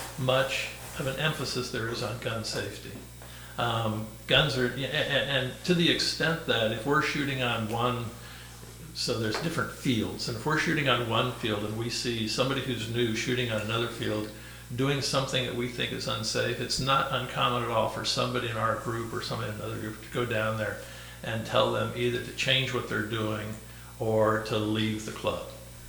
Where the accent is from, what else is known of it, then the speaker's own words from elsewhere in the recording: Omaha, Nebraska, United States; I grew up in Omaha, not on a farm. John grew up in rural southern Illinois. I grew up in Omaha.